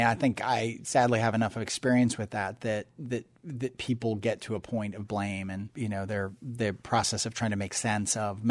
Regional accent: Northwest, United States; now in Memphis, United States; And I grew up out in the Northwest. I remember some of the big, big fires

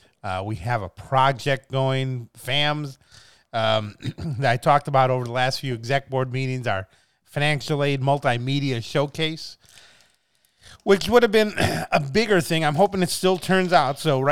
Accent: Wisconsin, United States; So for those, I'm from Wisconsin myself, everyone.

